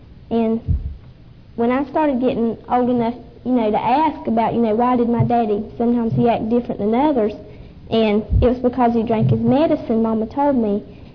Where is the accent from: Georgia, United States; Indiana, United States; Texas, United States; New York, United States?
Georgia, United States; Folkston; It's just a place with two families, and it's 12 miles from Folkston, and I was born in Folkston, and that's where I go to school now.